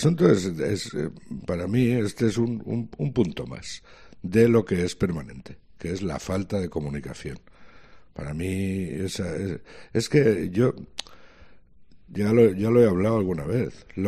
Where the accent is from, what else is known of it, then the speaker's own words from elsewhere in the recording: Aragon, Spain; el día 17 voy a estar en mi pueblo, que está cerca de Calatayud